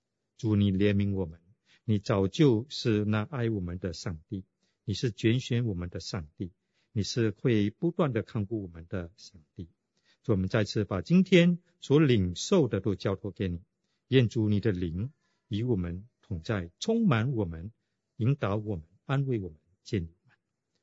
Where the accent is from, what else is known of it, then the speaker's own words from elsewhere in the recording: Fujian, China; 我是福建人。